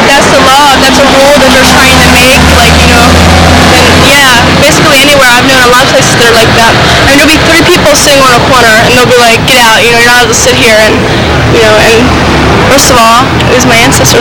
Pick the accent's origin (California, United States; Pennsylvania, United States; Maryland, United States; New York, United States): Pennsylvania, United States; Philadelphia; I'm from Philly.